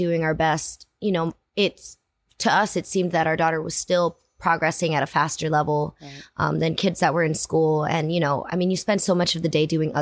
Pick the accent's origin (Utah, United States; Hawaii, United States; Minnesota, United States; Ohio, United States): Hawaii, United States; and I grew up in Hawaii, and reggae is a huge part of my childhood.